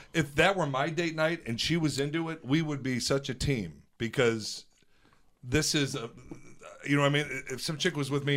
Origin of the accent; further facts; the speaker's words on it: Midwest, United States; I'm from Midwest.